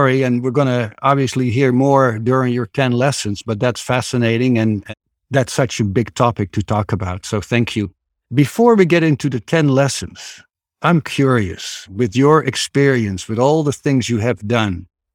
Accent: Netherlands; now in Arizona, United States; I'm originally from the Netherlands, happily residing in the beautiful Grand Canyon state of Arizona in the United States.

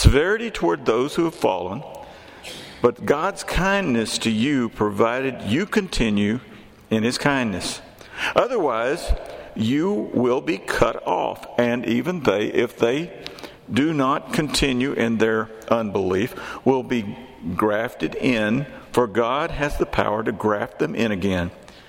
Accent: Texas, United States; I grew up in Texas, where we had all kinds of music. We had country and Western.

